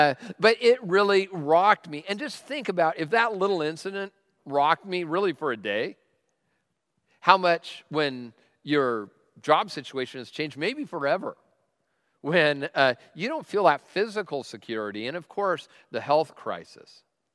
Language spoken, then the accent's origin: English; Tacoma, Washington, United States; I am from Tacoma, which means I am tough.